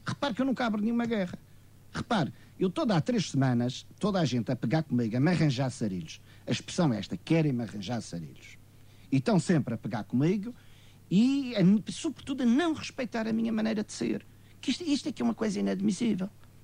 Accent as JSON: {"language": "Portuguese", "country": "Portugal", "said": "eu tenho o direito, como português e como patriota, de reagir a isso"}